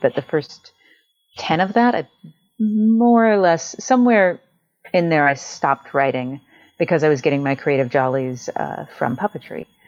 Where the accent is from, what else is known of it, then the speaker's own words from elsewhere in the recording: North Carolina, United States; So I grew up in North Carolina.